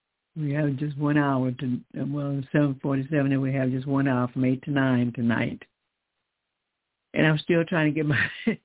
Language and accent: English; Decatur, Georgia, United States; We're from Decatur, Georgia.